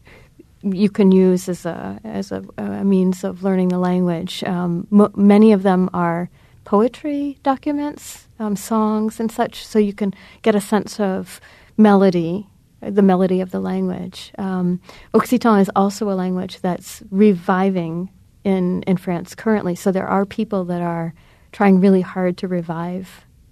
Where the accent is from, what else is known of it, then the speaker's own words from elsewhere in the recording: New England, United States; Well, I grew up in New England, and I grew up speaking English. My family was Anglophone.